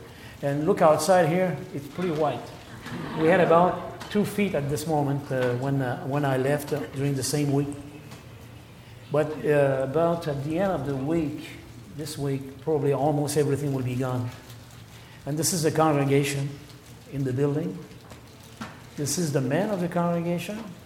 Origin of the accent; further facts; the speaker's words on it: Quebec City, Quebec, Canada; I am from Quebec City, okay, area.